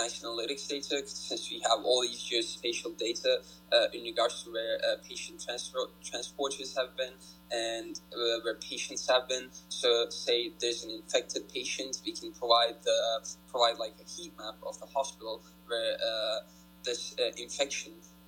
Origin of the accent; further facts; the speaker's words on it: Turkey; English is a second language; now in United States; I came here, obviously, I came here from Turkey, and really nice people, and I really like the Chicago area